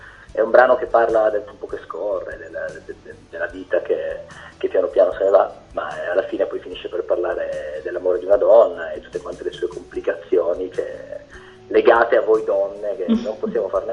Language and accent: Italian; Turin, Piedmont, Italy; quando io sono qui a Torino, perché io sono di Torino ma sono di origini calabresi, quando sono qui a Torino vengo considerato scherzosamente dagli amici un meridionale, ma quando sono in meridione vengo considerato un settentrionale